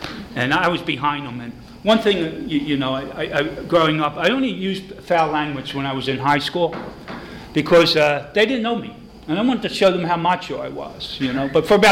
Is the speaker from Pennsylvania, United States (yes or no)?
yes; Grays Ferry, Pennsylvania, United States; And I was thinking about growing up in Grace Ferry